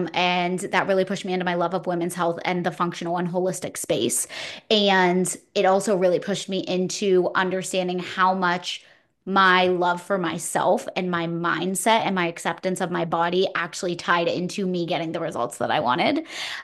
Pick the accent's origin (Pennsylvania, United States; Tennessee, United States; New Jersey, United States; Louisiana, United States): Pennsylvania, United States; Pittsburgh; I'm from Pittsburgh, PA.